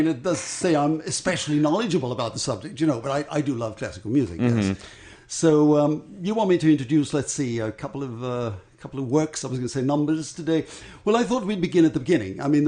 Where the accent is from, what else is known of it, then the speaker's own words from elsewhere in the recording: South Africa; I'm from South Africa, of course, you know, and the older you get, you seem to live more in the past than in the present sometimes